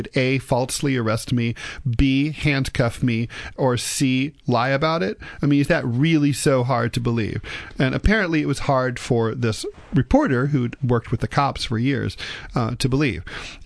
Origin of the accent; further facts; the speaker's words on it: New York, United States; I'm a New Yorker.